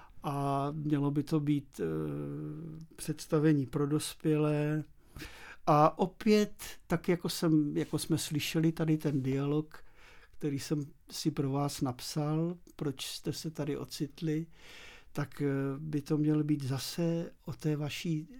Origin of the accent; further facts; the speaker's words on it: České Budějovice, South Bohemian Region, Czechia; já jsem jako dítě, tehdy ještě v Českých Budějovicích, strašně často trávil mnoho hodin i při zkouškách